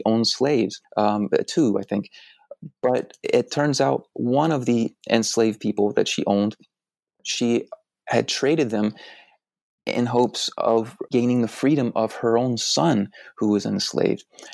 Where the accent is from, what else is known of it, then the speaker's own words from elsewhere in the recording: Deep South, United States; I'm from the Deep South, right?